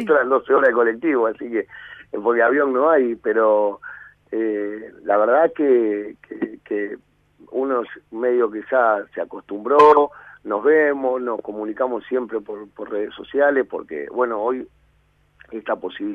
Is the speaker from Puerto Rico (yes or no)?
no; Argentina; a nosotros hoy como argentinos